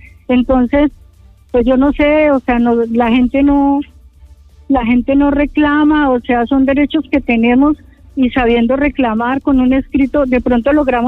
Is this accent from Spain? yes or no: no; Guaviare, Colombia; nosotros acá en el Guaviare no sé qué es lo que pasa, que somos también colombianos